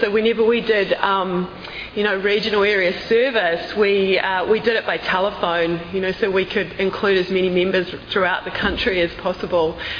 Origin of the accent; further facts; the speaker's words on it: New Zealand; now in San Diego, United States; Although I live in San Diego, I'm from New Zealand. I was born in New Zealand. I got clean in New Zealand.